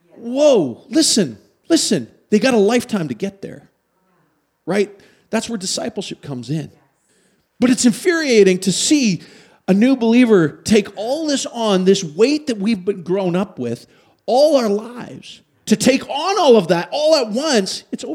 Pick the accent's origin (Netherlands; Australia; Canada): Canada; sorry, I'm Canadian, I don't know nothing.